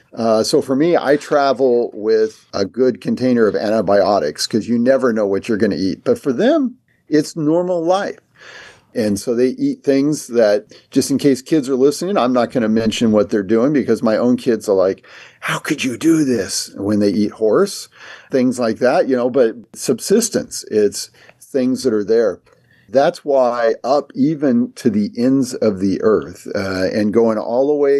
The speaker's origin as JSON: {"language": "English", "town": "Sonora", "region": "California", "country": "United States", "tie": "born or raised there", "said": "I grew up in Sonora, California, just on the other side from you."}